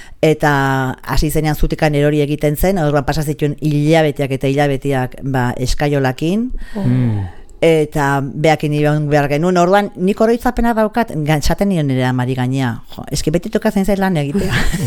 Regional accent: Ugaldetxo, Basque Country, Spain; born there; ni jaio nintzen maiatzako 31, 59an, Ugaldetxon

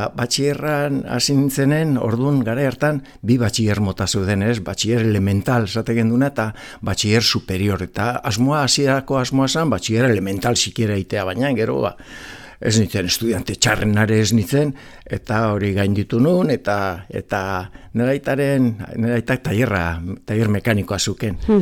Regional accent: San Sebastián, Basque Country, Spain; born there; Donostiako Aldesarrean, Kaie Puerto, kaia ondoan. Diferentzi txiki bat dago, ez ginen kaiakoak, baina gertukoak bai.

